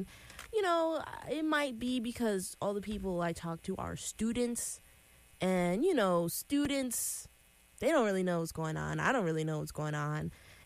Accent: Syracuse, New York, United States; I'm from Syracuse, by the way, just in case you didn't know.

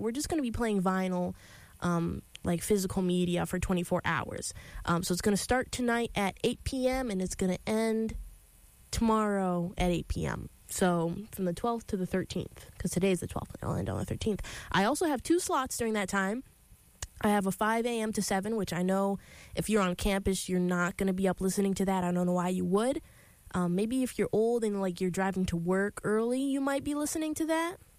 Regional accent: Syracuse, New York, United States; I'm not from Long Island. I'm from Syracuse, which is not a huge city, but it's not Long Island.

